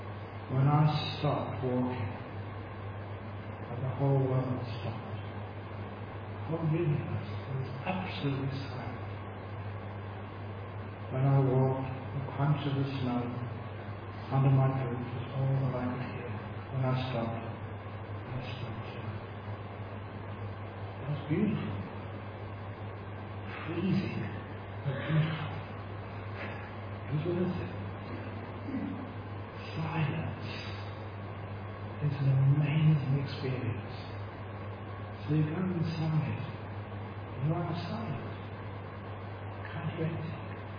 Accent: England, United Kingdom; born there; because I was born in England

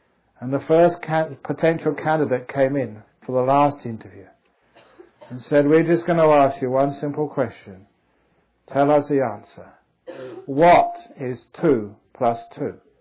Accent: England, United Kingdom; born there; I was born in England

